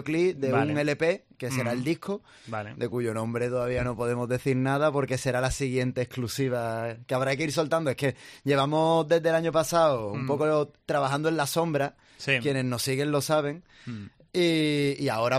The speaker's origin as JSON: {"language": "Spanish", "region": "Andalusia", "country": "Spain", "said": "porque hacemos rock, entre otras cosas, y somos andaluces."}